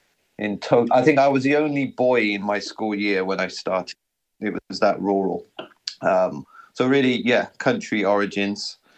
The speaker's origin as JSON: {"language": "English", "region": "South West England", "country": "United Kingdom", "tie": "born or raised there", "said": "I'm English, British, and I grew up in the Cotswolds, which is a really stunning part of West England. Very old school, you know, it's 600-700-year-old houses on every street."}